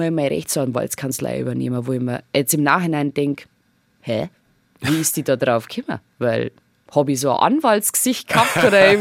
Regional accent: Schliersee, Bavaria, Germany; Also ich bin am Schliersee aufgewachsen.

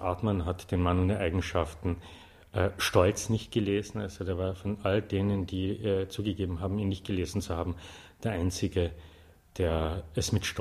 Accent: Austria; Weil als Österreicher und gelernte Österreicher müsste man das Buch eigentlich gelesen haben.

